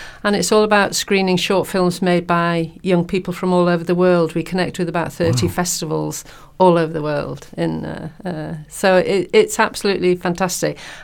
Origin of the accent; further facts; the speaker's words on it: Rhyl, Wales, United Kingdom; I grew up in Rhyl, it's the most incredible place and has always been creative